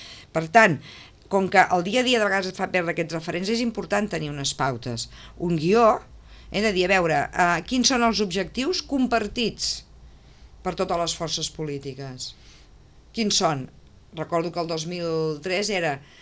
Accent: Catalonia, Spain; Bueno, soc catalana, no?

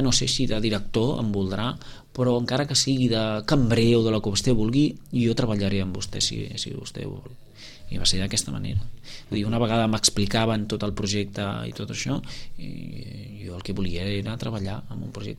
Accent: Girona, Catalonia, Spain; Jo soc gironí, tota la meva família són de Girona

